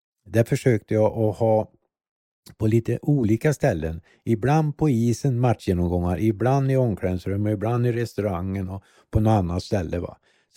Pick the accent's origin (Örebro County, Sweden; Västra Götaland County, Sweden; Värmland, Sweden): Värmland, Sweden; Remberg; Torsby, jag kommer från Remberg heter det.